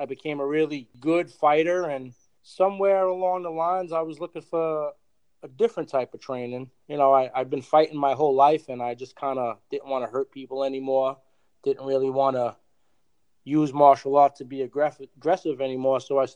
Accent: Yonkers, New York, United States; also born or lived in Bronx, New York; I was born in the Bronx, New York, and I was raised in Yonkers, New York.

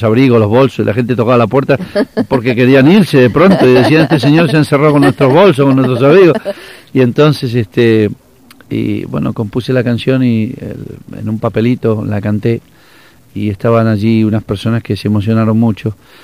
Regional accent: Cuba; moved away; cuando salí de Cuba dejé mi vida, dejé mi amor. Cuando salí de Cuba dejé enterrado mi corazón.

